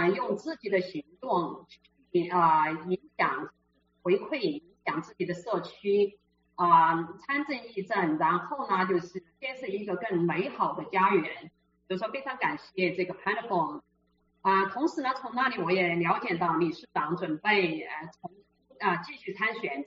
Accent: China; moved away; 最初的像我从中国过来，然后呢都是认真的学习认真的工作就好了

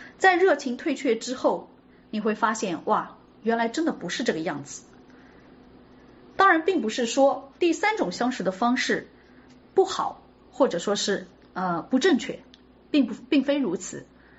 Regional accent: China; 我们中国人常说一结婚之后才会发现，哇，一切的东西无非就是柴米油盐酱醋茶。

